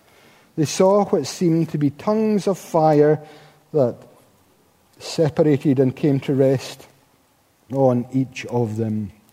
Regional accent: Paisley, Scotland, United Kingdom; In the school, when I was growing up in Paisley, I was subject to the humiliation that most West of Scotland boys were.

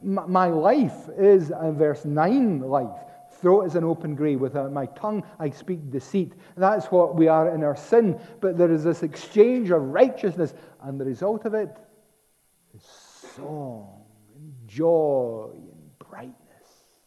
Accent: Scotland, United Kingdom; But I'm Scottish and I live in Scotland.

